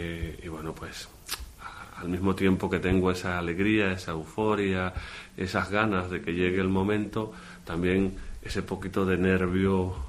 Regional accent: Margarita, Nueva Esparta, Venezuela; También en mi pueblo, de donde soy, allá en Margarita

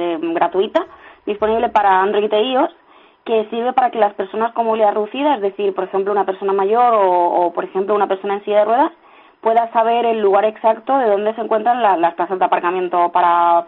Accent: Elche, Valencian Community, Spain; Por ejemplo, mira, nosotros somos de Elche.

